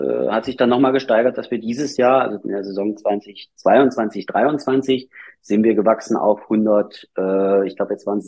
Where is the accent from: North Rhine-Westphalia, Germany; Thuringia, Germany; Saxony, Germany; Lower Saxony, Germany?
Thuringia, Germany; Mühlhausen; in meiner Heimatstadt, also